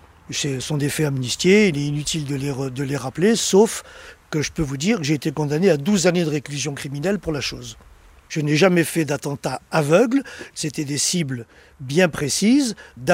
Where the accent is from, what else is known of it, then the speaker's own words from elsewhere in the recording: Algeria; je suis un Français d'Algérie